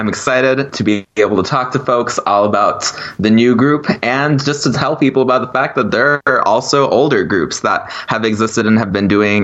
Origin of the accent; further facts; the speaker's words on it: Colombia; also born or lived in Honduras / Panama; And I was raised in Latin America myself. I was raised in Colombia, Honduras, and Panama